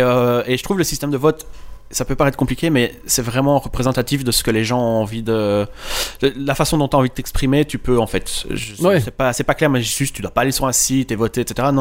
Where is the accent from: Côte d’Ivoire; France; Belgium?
Belgium; C'est plus facile parce qu'on est belge, on comprend